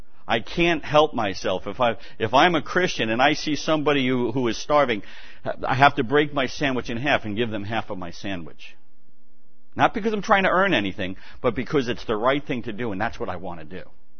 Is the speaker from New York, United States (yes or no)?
yes; New York, United States; But I'm from New York. I'm a retired cop.